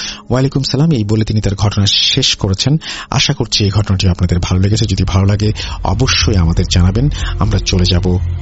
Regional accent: Bangladesh; moved away; আমি জানি না এইখানে আমার ঘটনার সাথে আমার শৈশবকালের, মানে বাংলাদেশে থাকার সময় যে ঘটনা ঘটেছিল, তার কোনো সম্পর্ক আছে কিনা। আমি আমার আম্মু আব্বুকে কিছু জানাইনি, কারণ আমরা প্রবাসীরা কোনোদিন বাংলাদেশের মা বাবাকে চিন্তা দিতে চাই না।

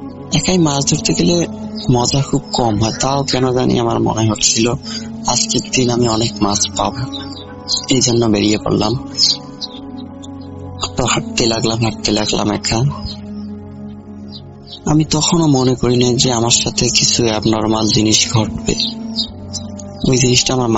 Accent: Nageshwari, Rangpur Division, Bangladesh; আমার বাড়ি কুড়িগ্রাম জেলার নাগেশ্বরী থানায়। গ্রামের নামটি হলো কাদিটারি।

